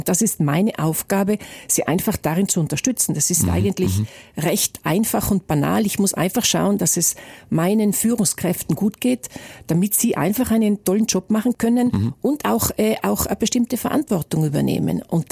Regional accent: Trentino-Alto Adige, Italy; Ich komme ja aus dem Arntal ursprünglich. Ich bin im Arntal in einem Dorf von fast 1000 Metern aufgewachsen und bin heute noch ein sehr Naturmensch.

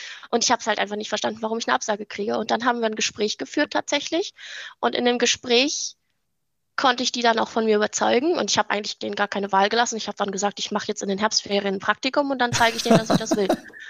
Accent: Lower Saxony, Germany; ich bin 26 Jahre alt, komme aus dem schönen Niedersachsen.

